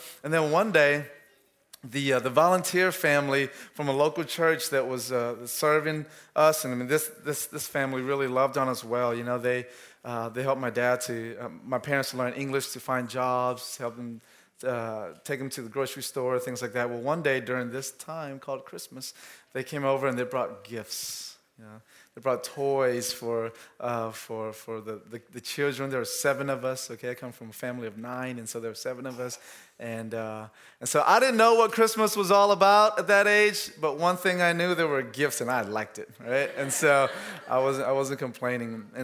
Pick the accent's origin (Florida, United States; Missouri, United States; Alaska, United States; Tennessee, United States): Tennessee, United States; Antioch; also born or lived in Laos; I came from Southeast Asia. I was born in Laos, but our family came over to the U.S. when I was four and grew up. We went to East Nashville, but then I spent most of my childhood, my teenage years in Antioch